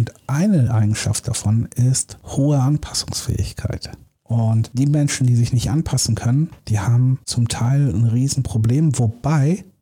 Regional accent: Germany; Hey, das ist so typisch deutsch. Wenn man mich fragt … beschreib mal typisch deutsch, dann sage ich Zertifikatswand. Wir Deutschen sind so narzisstisch, was das angeht, das geht gar nicht.

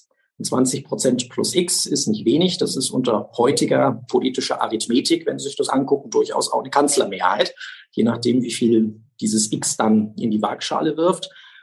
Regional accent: Nuremberg, Bavaria, Germany; dass wir als Menschen mittlerweile in Deutschland, auch in Bayern, in meiner Heimatstadt Nürnberg

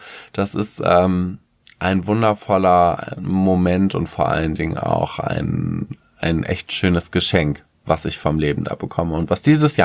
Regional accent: Paderborn, North Rhine-Westphalia, Germany; now in Hamburg, Germany; Ich bin ja aus Paderborn eigentlich gebürtig. Und habe dort ganz viele Jahre gelebt. Bin jetzt halt in so eine große Metropole gezogen, weil ich keine Motivation mehr in meinem Heimatort hatte.

